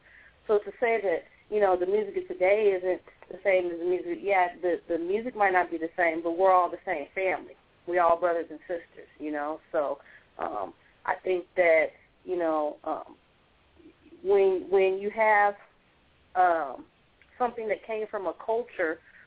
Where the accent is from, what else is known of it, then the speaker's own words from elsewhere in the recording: Sacramento, California, United States; now in Los Angeles, United States; I'm from California. I'm currently in the Los Angeles area. I'm from Sacramento, though, and which is Northern California.